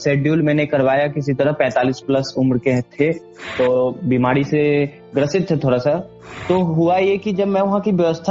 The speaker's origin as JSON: {"language": "Hindi", "region": "Bihar", "country": "India", "said": "और मेरा घर समस्तीपुर जिले में है।"}